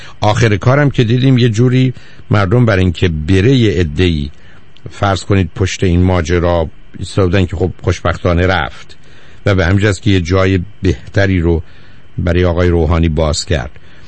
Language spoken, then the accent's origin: Persian; Iran; moved away; چون من 2 سال قبل از انقلاب از ایران بیرون آمدم، سال 77